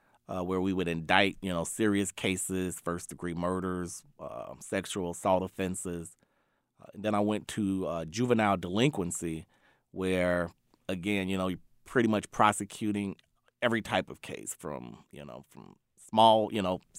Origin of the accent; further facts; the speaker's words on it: Chicago, Illinois, United States; Yeah, so I grew up in the Auburn Auburn-Gresham area. In Chicago, and it was, you know, I had a, it was a rough area.